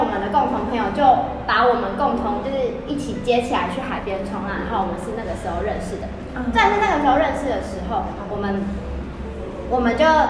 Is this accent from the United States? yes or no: yes; California, United States; 我小时候是在南加州长大